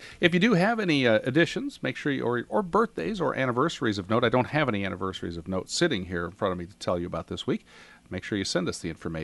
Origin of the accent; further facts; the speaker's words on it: Iowa, United States; Growing up in Eastern Iowa, it might have been a little small town in Iowa, Illinois, or Wisconsin